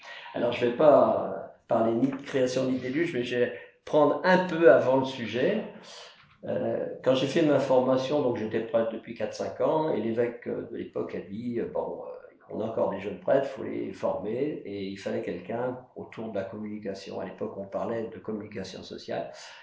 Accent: Pays de la Loire, France; Je viens de Vendée où il y a le Vendée Globe, tout le monde le sait.

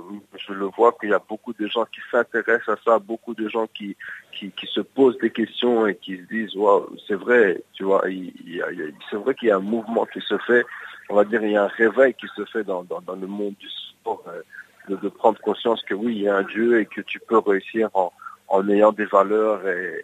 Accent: Verviers, Wallonia, Belgium; On a grandi ensemble à Verviers

